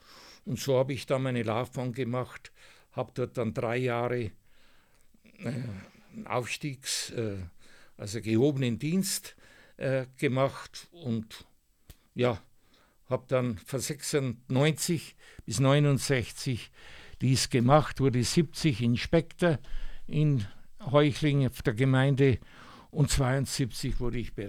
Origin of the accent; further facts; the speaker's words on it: Czechia; now in Germany; Wir sind also vertrieben worden aus dem Sudetenland, sind hier angekommen in Lauf.